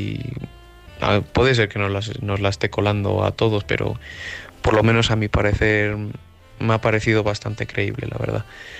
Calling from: Castile and León, Spain; Que, bueno, somos de Castilla y León

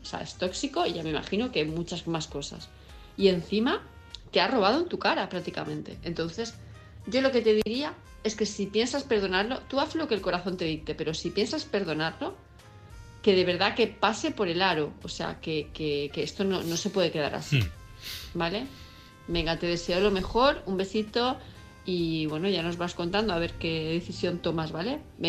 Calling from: Palma de Mallorca, Balearic Islands, Spain; de Palma de Mallorca

